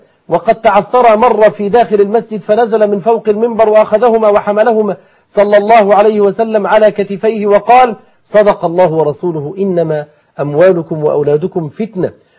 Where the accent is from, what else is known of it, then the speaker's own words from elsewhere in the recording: Upper Egypt, Egypt; وأنا صعيدي حتى لا يغضب الصعيد، أنا صعيدي أصلا